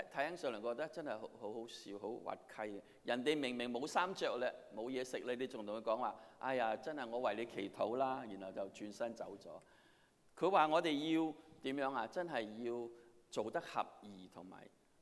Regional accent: China; 譬如我們中國人，我們特別是長輩

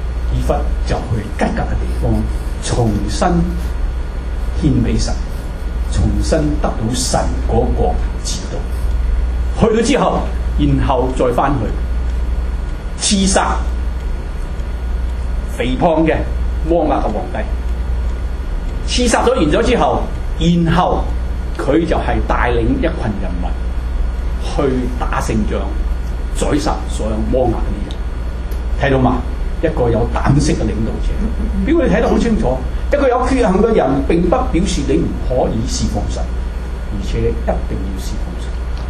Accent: China; 你知我哋中國人以前啊，你哋而家唔同啦嚇

